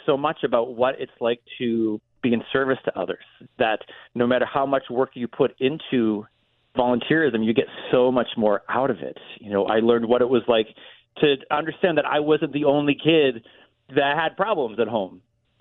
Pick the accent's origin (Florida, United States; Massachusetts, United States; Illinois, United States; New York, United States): Massachusetts, United States; Northampton; his family attended the launch event here in my hometown of Northampton, Massachusetts.